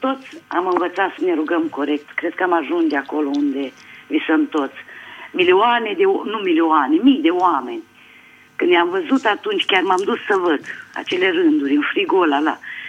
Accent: Iași, Iași County, Romania; Sunt din Iași.

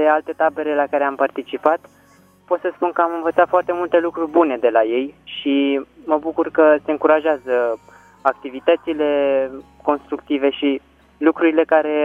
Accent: Craiova, Dolj, Romania; Sunt din Craiova.

